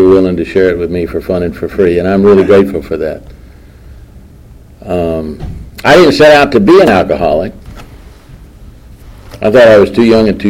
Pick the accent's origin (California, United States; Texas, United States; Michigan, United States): Texas, United States; Fort Worth; I grew up here in Fort Worth in a very normal family, I thought